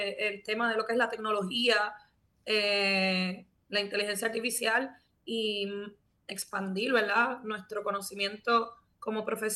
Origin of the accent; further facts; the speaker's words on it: Puerto Rico; Como puertorriqueños, amamos nuestra isla